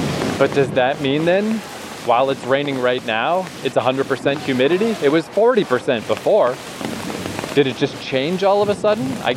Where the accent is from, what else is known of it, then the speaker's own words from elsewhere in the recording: Canada; I'm from Canada.